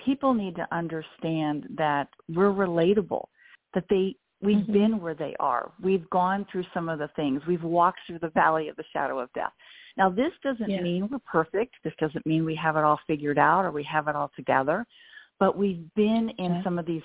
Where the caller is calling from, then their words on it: Franklin, Tennessee, United States; I'm in Nashville, Tennessee area, just south in a little town called Franklin.